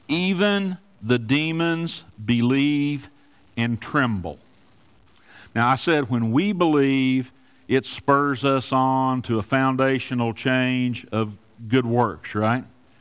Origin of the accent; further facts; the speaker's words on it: Kentucky, United States; We're all from East Kentucky.